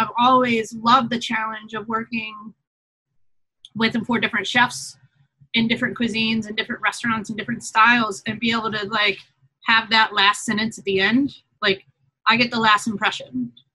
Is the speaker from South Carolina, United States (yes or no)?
yes; Charleston, South Carolina, United States; I grew up right outside of Charleston, South Carolina, and we lived on the water, and my mom has always been an avid gardener, so we grew a lot of our own produce.